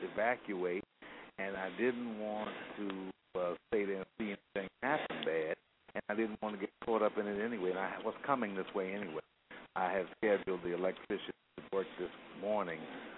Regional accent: New York, United States; now in Youngstown, United States; I'm from New York. I have the house here. I'm down in Youngstown.

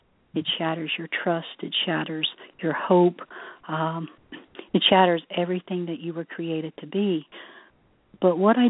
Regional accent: West Virginia, United States; now in Pennsylvania, United States; And I was raised in the hills of West Virginia. And I love my home state. I've lived in Pennsylvania for the last 35 years, and I love Pennsylvania, too.

